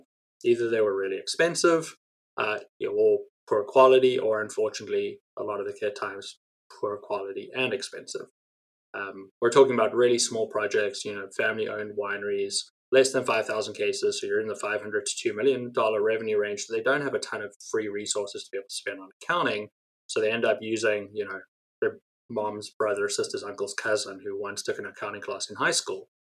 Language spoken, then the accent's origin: English; South Africa; my home country of South Africa